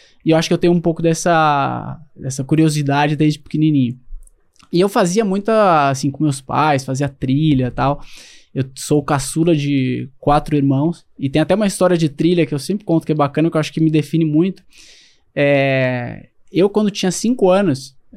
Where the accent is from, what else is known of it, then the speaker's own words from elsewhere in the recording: São Paulo, Brazil; Eu sou, assim, sou de São Paulo, não tenho uma família esportista